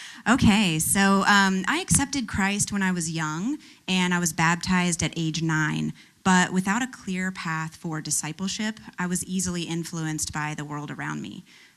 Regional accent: the South, United States; growing up in the Bible Belt

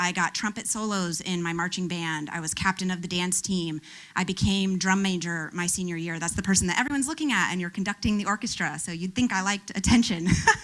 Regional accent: the South, United States; growing up in the Bible Belt

